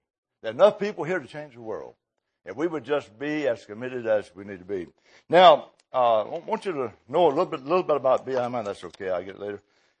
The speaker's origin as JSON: {"language": "English", "region": "Georgia", "country": "United States", "said": "And I was pastoring up in Illinois of course, I'm from Georgia originally."}